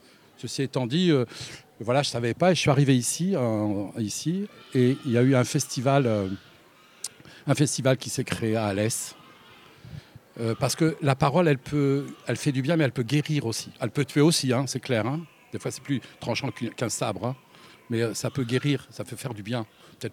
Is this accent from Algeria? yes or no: yes; Kabylie, Algeria; J'ai eu la chance de vivre mon enfance donc en Kabylie, c'était dans les années, je suis de 53, voilà, ça te donne une idée de l'âge